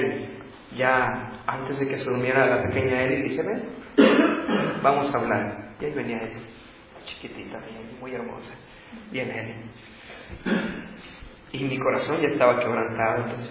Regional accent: Mexico; Nosotros como buenos mexicanos sabemos

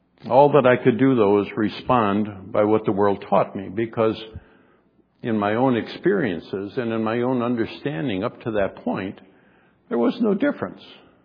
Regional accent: New York, United States; I grew up in Western New York.

